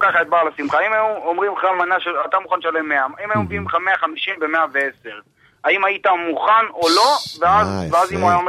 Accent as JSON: {"language": "Hebrew", "town": "Jerusalem", "region": "Jerusalem District", "country": "Israel", "lives_now": "Bnei Brak, Israel", "said": "אני מבני ברק, אני בעקרון מירושלים, לצערי נהייתי בני ברק."}